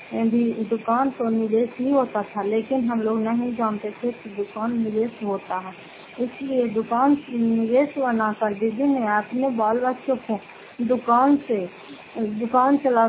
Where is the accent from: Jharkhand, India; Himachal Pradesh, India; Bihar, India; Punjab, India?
Bihar, India; Fatehpur; घर फतेहपुर, पंचायत मकरौता, जिला Nalanda, Karnataka, sir block की निवासी हूँ।